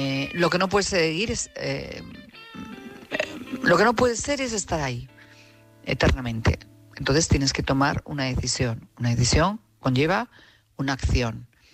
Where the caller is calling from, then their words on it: Madrid, Community of Madrid, Spain; de Madrid.